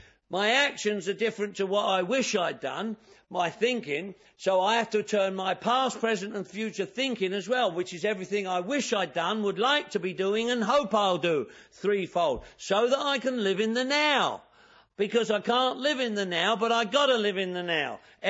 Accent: England, United Kingdom; now in United States; I'm English, for Christ's sake. Why wouldn't I? I'm in America.

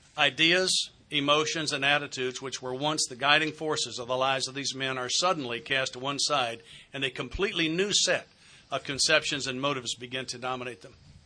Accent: the South, United States; I'm from the South.

